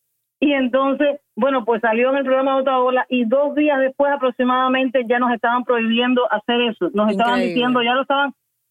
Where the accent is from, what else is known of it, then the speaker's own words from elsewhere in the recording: Cuba; en mi país